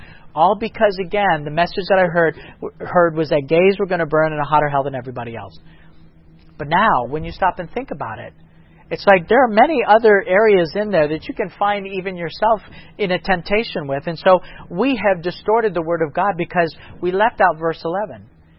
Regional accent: Ohio, United States; moved away as an adult; I remember at 20 years old, when I came to Florida, I moved to Florida from Ohio after I dropped out of Andrews.

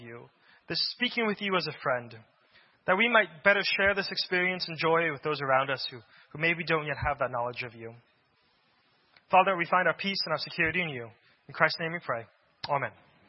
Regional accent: Florida, United States; I grew up in Florida, but I flew out to California to go to Stanford University.

